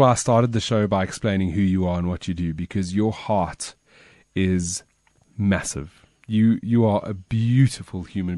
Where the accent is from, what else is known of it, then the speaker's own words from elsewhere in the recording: Alberton, Gauteng, South Africa; And you know I grew up in Alberton.